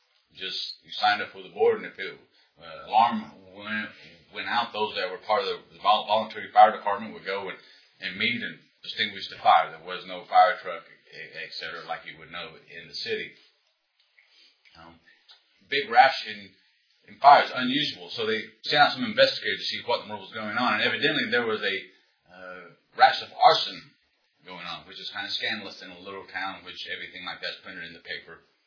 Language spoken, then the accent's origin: English; Missouri, United States; Several years ago now, there was an incident in my hometown in rural Missouri that took place that made an impression upon me for a variety of reasons.